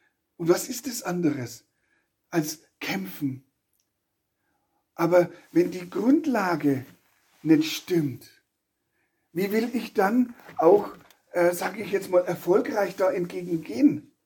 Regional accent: Kitzingen, Bavaria, Germany; also bei uns in der Nähe, also wo ich aufgewachsen bin, Kitzingen, war eine riesengroße Kaserne mit einem richtig großen Gelände.

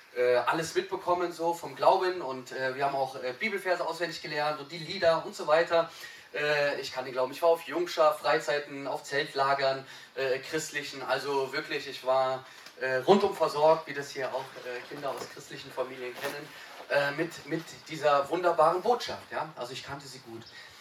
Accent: Bietigheim-Bissingen, Baden-Württemberg, Germany; ich komme aus Bietigheim-Bissingen. Und gehe dort in die Thebis-Gemeinde, die freie christliche Gemeinde.

